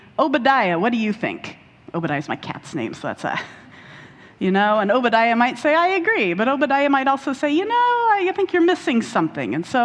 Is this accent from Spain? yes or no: no; Indianapolis, Indiana, United States; I grew up in Indianapolis, and so we would like to go hike in Brown County State Park.